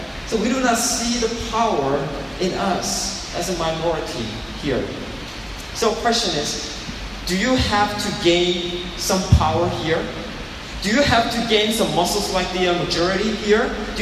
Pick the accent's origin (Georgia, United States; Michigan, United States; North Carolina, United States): North Carolina, United States; Hickory; And you say, "I'm from Hickory, North Carolina."